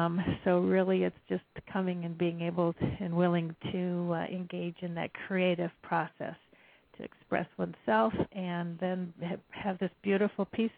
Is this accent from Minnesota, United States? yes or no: yes; Minnesota, United States; I was approached by one of the board members who knew I was from Minnesota.